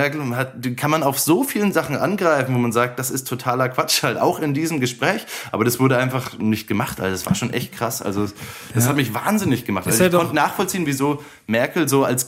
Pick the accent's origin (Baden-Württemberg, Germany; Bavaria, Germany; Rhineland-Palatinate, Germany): Bavaria, Germany; ich als Bayer habe davon keine Ahnung